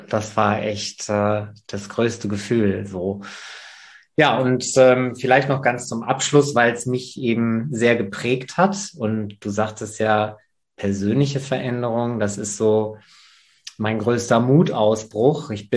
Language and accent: German; North Rhine-Westphalia, Germany; ich bin im Sauerland aufgewachsen. Da ist alles sehr traditionell